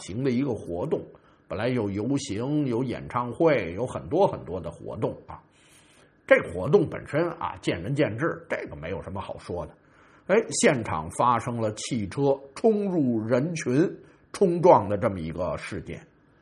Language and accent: Chinese; China; 我们中国人就是钻各种漏洞，占各种小便宜，